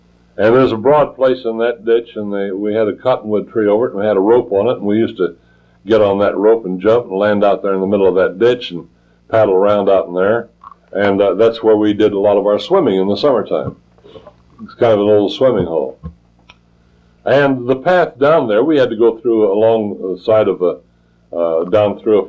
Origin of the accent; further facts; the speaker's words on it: Windsor, Colorado, United States; born there; We had an old man in our town. I was born in Windsor, Colorado